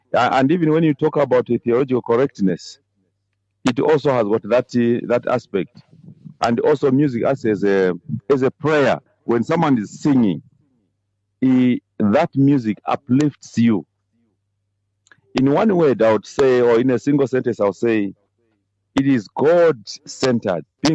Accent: Zambia; I'm from Zambia myself, this is Malawi

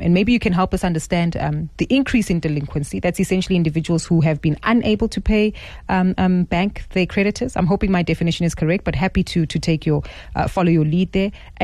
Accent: South Africa; protect us as South African consumers, especially if we find that we are being allowed to take loans that we actually can't afford. So Talk to us about this, especially when it comes to understanding our credit rights as South Africans.

